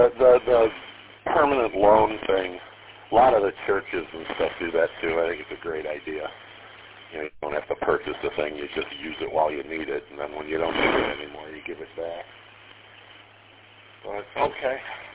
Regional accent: Detroit, Michigan, United States; You know, as a kid growing up in Detroit, I lived about a mile from the fire station

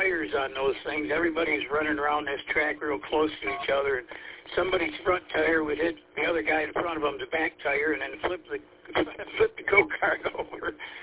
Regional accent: Roseville, United States; I grew up in Roseville. And then we kind of sold the place and headed to California, and then found out it wasn't our cup of tea there, and headed back to Roseville

